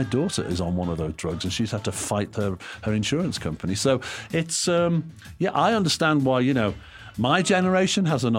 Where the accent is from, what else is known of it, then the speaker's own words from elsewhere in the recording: England, United Kingdom; in the 70s, I was growing up in England where there was lots of unemployment, factories were shutting down, Everything was dirty and decaying.